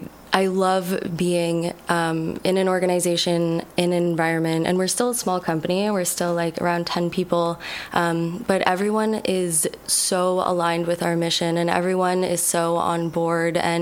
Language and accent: English; Halifax, Nova Scotia, Canada; So I grew up in Halifax, Nova Scotia, just outside the city. I actually grew up on a lake and kind of a nature environment.